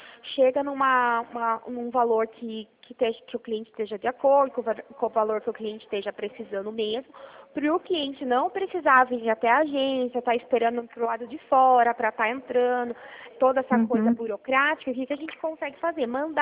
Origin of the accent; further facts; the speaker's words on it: Mogi Guaçu, São Paulo, Brazil; Eu sou de Mogi Guaçu.